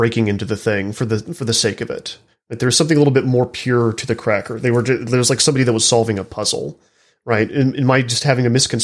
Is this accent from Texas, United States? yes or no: yes; Texas, United States; I was raised in Silicon Prairie, North Texas. As a teenager in the 90s